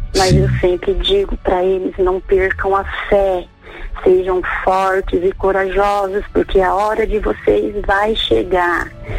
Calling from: Brazil; Padre, eu falo de algum lugar do Brasil

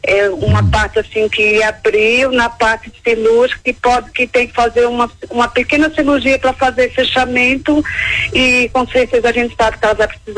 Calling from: São Paulo, Brazil; É de São Paulo.

